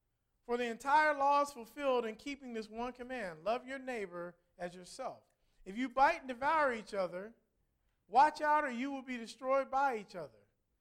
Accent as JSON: {"language": "English", "region": "Midwest", "country": "United States", "said": "and I'm from the Midwest, we call it pop, okay? You know, why do we have a problem? I didn't want anybody who hears to think I don't remember my roots. Pop."}